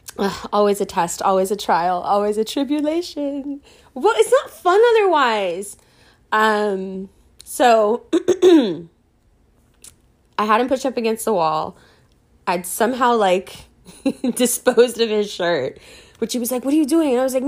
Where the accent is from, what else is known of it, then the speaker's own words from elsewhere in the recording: New York City, New York, United States; I'm from New York City. You know, like, I live here. I'm not, like, a tourist or something.